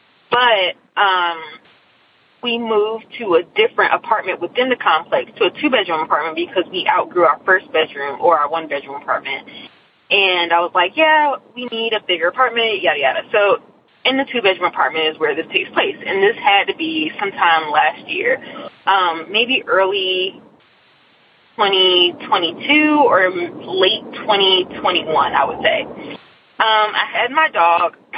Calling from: Nashville, Tennessee, United States; By the way … I'm calling from Nashville, Tennessee.

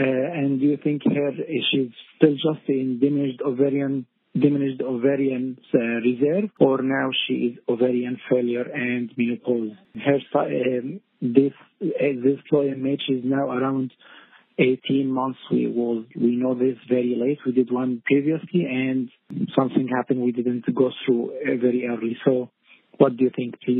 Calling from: Australia; English is a second language; We are calling you from Australia.

